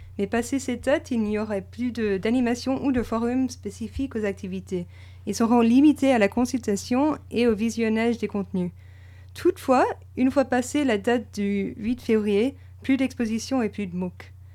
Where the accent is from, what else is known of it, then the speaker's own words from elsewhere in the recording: Washington, District of Columbia, United States; French is a second language; now in Lyon, France; je suis américaine, j'habite à Washington, D.C. C'est ma première année, ma deuxième année, pardon, à Lyon